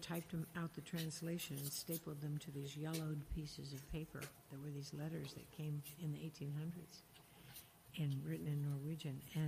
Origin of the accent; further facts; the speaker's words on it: Palo Alto, California, United States; I grew up in Palo Alto in Santa Clara, and then we ranched weekends, so out in San Joaquin Valley in the weekends.